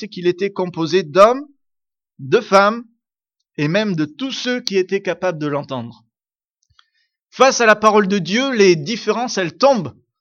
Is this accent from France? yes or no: yes; France; nous, en tant que Français connus par le monde